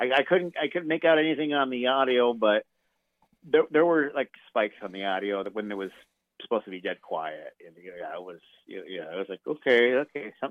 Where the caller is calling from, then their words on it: Chicago, Illinois, United States; from Chicagoland.